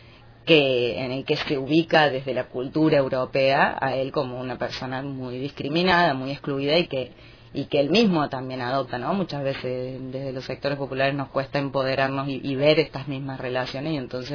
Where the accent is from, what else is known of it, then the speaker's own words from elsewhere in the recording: Río Cuarto, Córdoba, Argentina; empezó en Río Cuarto, que es mi ciudad de origen